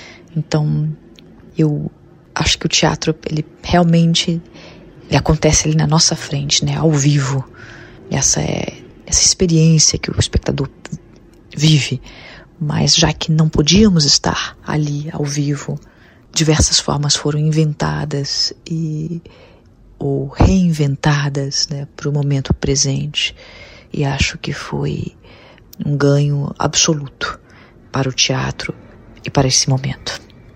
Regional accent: Rio de Janeiro, Brazil; born there; Rio de Janeiro, a cidade onde eu nasci, novamente perto do mar.

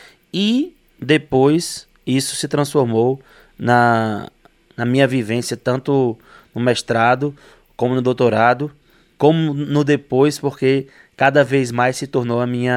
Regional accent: Mossoró, Rio Grande do Norte, Brazil; now in Rondônia, Brazil; Eu sou de Mossoró, Rio Grande do Norte, uma cidade do interior, né, segunda maior cidade do nosso estado, Rio Grande do Norte, e hoje sou professor da Universidade Federal de Rondônia

